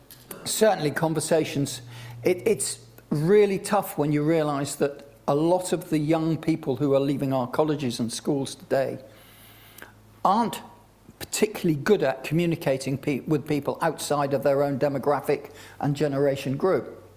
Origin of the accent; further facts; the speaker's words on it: Scotland, United Kingdom; I was born in Scotland. I was born 8 miles down the road. My father was born in the same place. We were living in the house that he was born into.